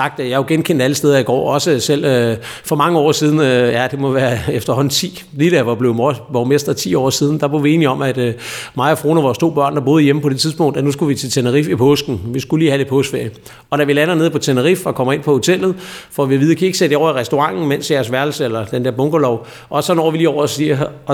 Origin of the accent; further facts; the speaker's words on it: Næstved, Zealand, Denmark; jeg er født og opvokset i Næstved. Jeg har aldrig haft anden postnummer